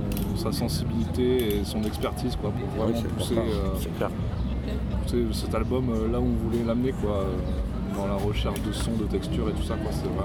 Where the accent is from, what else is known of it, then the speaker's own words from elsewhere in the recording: Albi, Occitanie, France; parce que moi je viens d'Albi.